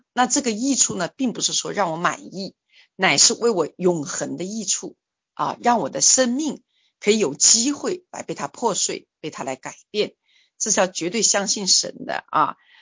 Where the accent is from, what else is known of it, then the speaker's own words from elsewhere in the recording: China; now in Canada; 我从中国来到加拿大，我从原来的武汉街道口教会来到现在加恩教会